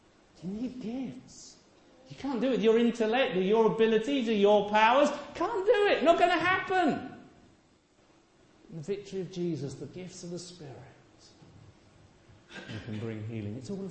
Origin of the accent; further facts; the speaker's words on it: England, United Kingdom; I'm too English.